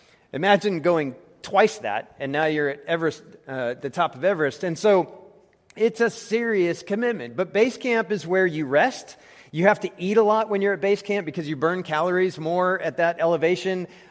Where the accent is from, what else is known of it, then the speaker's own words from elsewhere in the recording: Colorado Springs, Colorado, United States; now in Houston, United States; now I live in Houston. I'm originally from Colorado, Colorado Springs.